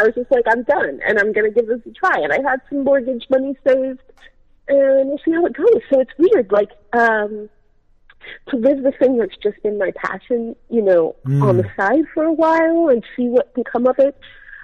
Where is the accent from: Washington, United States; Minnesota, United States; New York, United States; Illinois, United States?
Washington, United States; Seattle; So I was raised in Seattle, which is, if you guys don't know this, it's one of the whitest major cities in the country